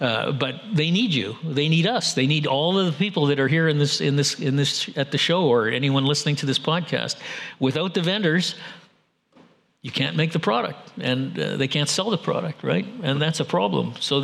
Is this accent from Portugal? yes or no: no; Canada; the fact that I'm from Canada